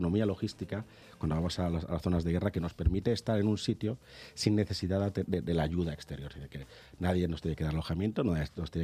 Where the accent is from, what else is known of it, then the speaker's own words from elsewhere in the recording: Barcelona, Catalonia, Spain; Yo soy de Barcelona. Yo soy de Barcelona, vivía en el Paralelo.